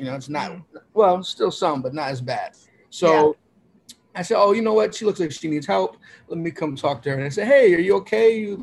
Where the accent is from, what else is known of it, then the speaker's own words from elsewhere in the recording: Brooklyn, New York, United States; Yes, I'm a very proud native New Yorker, native Brooklynite, born and raised in Flatbush, Brooklyn.